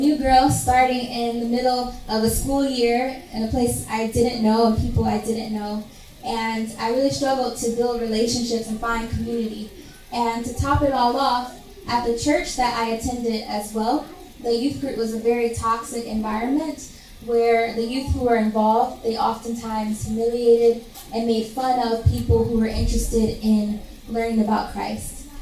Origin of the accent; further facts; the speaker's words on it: Cleveland, Ohio, United States; born there; I was born in Cleveland, Ohio. I think it's a wonderful city. And I was born in a family of three siblings, two sisters and one brother.